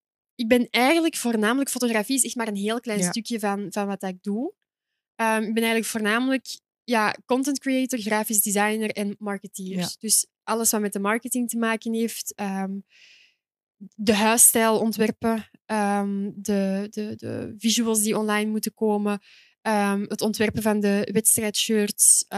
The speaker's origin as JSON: {"language": "Dutch", "town": "Sint-Katelijne-Waver", "region": "Antwerp", "country": "Belgium", "said": "Ja, ik ben eigenlijk van Katlijnen, maar ik ben meer Mechelen dan Katlijnen, ik zal het zo zeggen."}